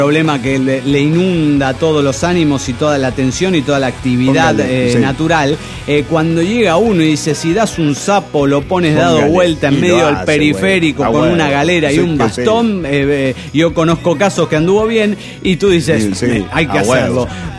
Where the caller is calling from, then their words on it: New Jersey, United States; de New Jersey.